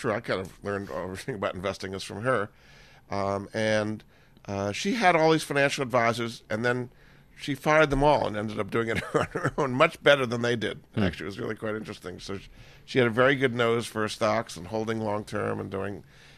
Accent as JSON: {"language": "English", "region": "Rhode Island", "country": "United States", "tie": "born or raised there", "said": "she was in Rhode Island where I grew up. My father was a professor at Brown, so I grew up in Rhode Island."}